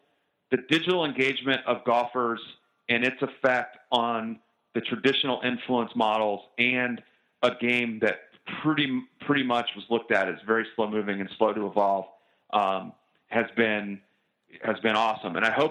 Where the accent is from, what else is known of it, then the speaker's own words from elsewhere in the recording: Georgia, United States; I'm from Georgia.